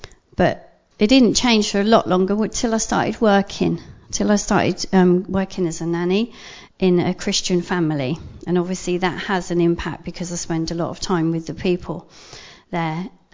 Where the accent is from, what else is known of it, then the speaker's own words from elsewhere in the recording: Windsor, South East England, United Kingdom; for me, growing up in Windsor, you'd get to march in front of the castle